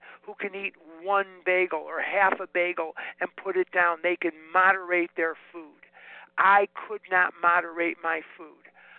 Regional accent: Chicago, Illinois, United States; now in Arizona, United States; I'm born and raised in Chicago, by the way. You can take the boy out of Chicago, but you can't take Chicago out of the boy. I live in Arizona now

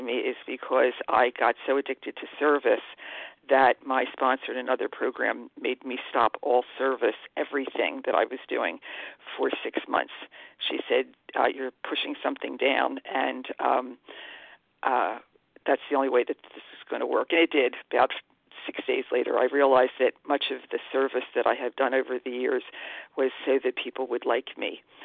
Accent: East Coast, United States; I'm from the East Coast

